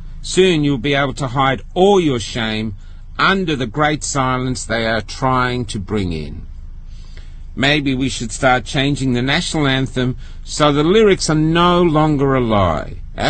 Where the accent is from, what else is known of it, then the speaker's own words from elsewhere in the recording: Australia; I am an Australian man.